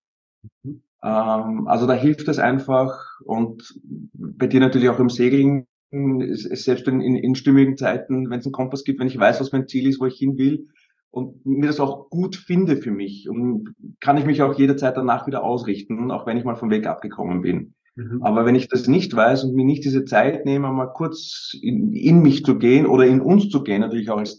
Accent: Vienna, Austria; die ganz ersten Jahre, also wirklich frühe Kindheit, waren tatsächlich noch in Wien. Also ich bin auch in Wien aufgewachsen die ersten paar Jahre. Wir sind aber auch dann sehr schnell aufs Land rausgezogen.

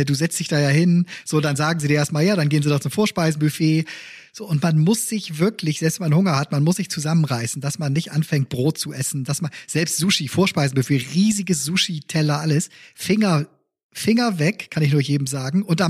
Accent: Bremen, Germany; als Bremer

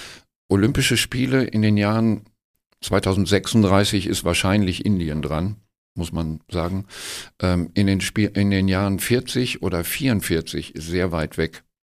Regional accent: Cologne, North Rhine-Westphalia, Germany; als Kölner

